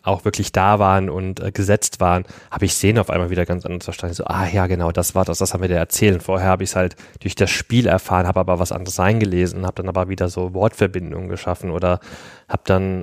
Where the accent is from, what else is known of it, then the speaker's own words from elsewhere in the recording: Germany; first language German; ich bin auch in Deutschland aufgewachsen, meine erste Sprache ist Deutsch, so, ich benutze das selbstverständlich, weil ich in diesem Land lebe